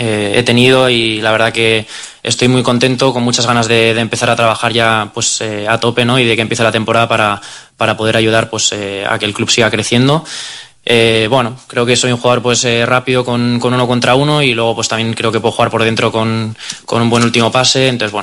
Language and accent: Spanish; Pamplona, Navarre, Spain; also born or lived in Barcelona; yo nací en Barcelona, la familia de mi madre es de allí, pero sí que es verdad que luego la casa la tenemos en Pamplona.